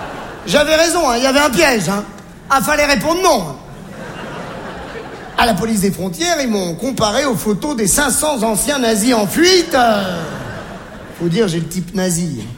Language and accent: French; Algeria; born there